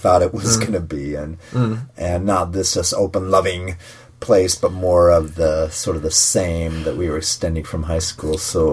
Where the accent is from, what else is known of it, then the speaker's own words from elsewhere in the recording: Utah, United States; even though I came from Utah, it was also a different world.